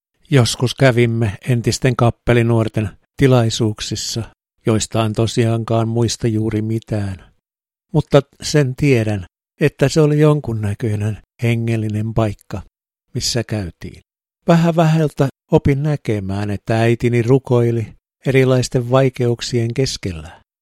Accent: Turku, Southwest Finland, Finland; Ja myöhemmin sain sitten kotiseudullani Turussa

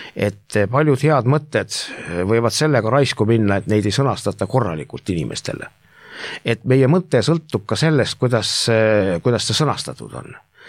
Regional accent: Türi, Järva County, Estonia; ma olen ise Türilt pärit

